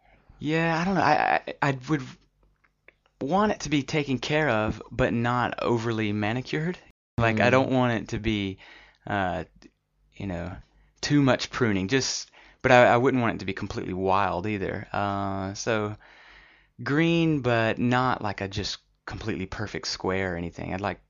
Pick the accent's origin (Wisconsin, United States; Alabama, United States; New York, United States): Alabama, United States; I grew up in Alabama and I really like the landscape there. It's kind of hilly and lots of trees and lots of pine trees.